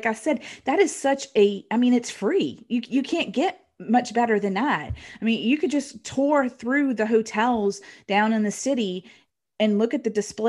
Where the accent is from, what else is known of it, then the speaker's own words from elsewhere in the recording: New Orleans, Louisiana, United States; we're from New Orleans